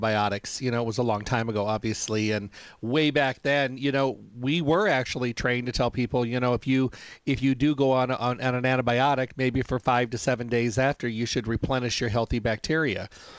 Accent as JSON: {"language": "English", "region": "Midwest", "country": "United States", "said": "I'm from the Midwest originally, and it used to always start after Labor Day."}